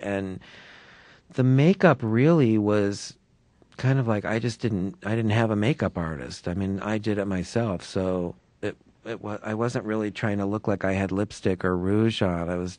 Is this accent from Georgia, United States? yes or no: no; Sarasota, Florida, United States; which was in my hometown, Sarasota, Florida